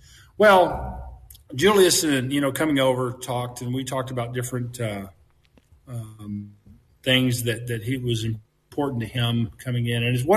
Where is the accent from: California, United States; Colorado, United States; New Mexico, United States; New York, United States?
New Mexico, United States; now in Texas, United States; I'm born and bred in New Mexico in America.